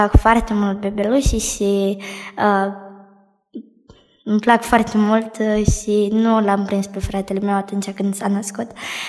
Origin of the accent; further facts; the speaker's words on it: Bucharest, Romania; am 12 ani și sunt din București.